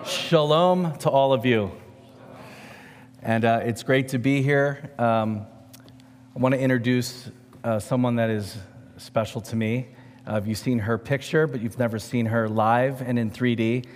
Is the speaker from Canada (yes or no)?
no; Philadelphia, Pennsylvania, United States; I'm originally from Philadelphia. My wife is originally from Vermont.